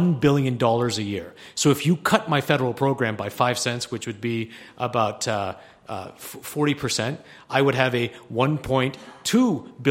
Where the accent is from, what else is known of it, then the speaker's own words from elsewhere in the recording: Canada; born there; I was born in Canada.